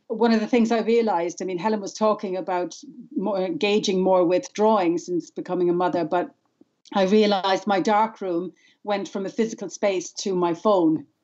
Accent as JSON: {"language": "English", "country": "Ireland", "also_born_or_lived": "London", "lives_now": "United Kingdom", "said": "I'm also Irish, but unlike Rachel, I don't live in Ireland. I live North Yorkshire at the moment, but spent many years in London."}